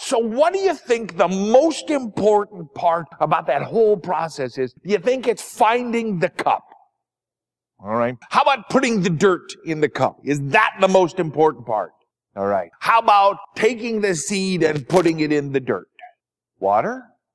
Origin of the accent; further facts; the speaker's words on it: Minnesota, United States; When I was growing up in Minnesota, it was the coldest month of the entire year.